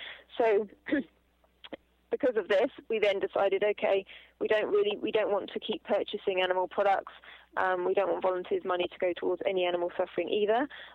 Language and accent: English; England, United Kingdom; now in South Africa; I'm from England, had no clue that I would end up in South Africa helping to run a monkey sanctuary.